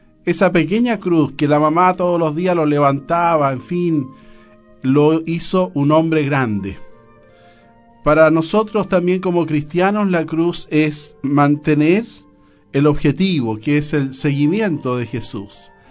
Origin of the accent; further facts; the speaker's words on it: Chile; Así que los animo a todos a que realmente vivamos esa responsabilidad como chilenos y esa perseverancia como cristianos.